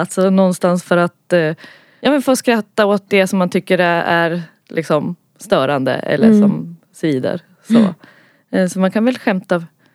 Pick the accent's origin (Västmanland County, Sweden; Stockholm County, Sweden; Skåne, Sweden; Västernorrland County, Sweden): Västmanland County, Sweden; Västerås; vi hade stora affischer i Västerås där vi kommer ifrån